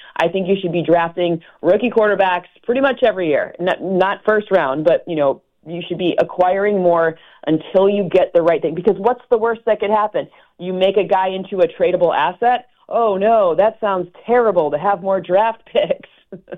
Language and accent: English; Michigan, United States; I grew up near Michigan State, so I've known him for a long time.